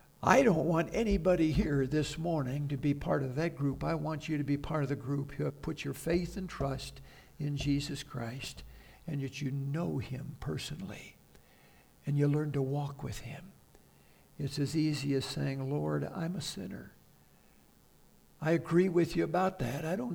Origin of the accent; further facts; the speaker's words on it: United States; In fact, in America, as an American clergyman, sometimes as a part of the community, I've had kind of an exalted status.